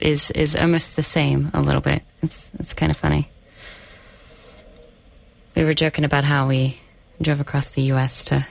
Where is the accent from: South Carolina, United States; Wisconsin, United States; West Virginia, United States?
West Virginia, United States; I'm from West Virginia.